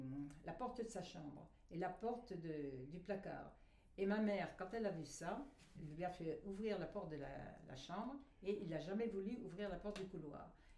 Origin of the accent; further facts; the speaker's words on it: Bar-sur-Aube, Grand Est, France; born there; Moi, je suis née à Bar-sur-Aube le 14 octobre 1933.